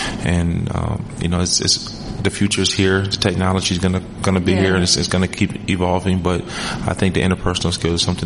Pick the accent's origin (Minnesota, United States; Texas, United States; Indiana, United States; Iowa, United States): Minnesota, United States; I mean, growing up in Minnesota when it was days like this, which was always like days like this and you couldn't go outside, you had to amuse yourself somehow.